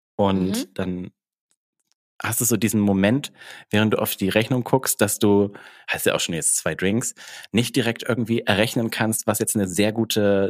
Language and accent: German; Hamburg, Germany; ich komme aus Hamburg.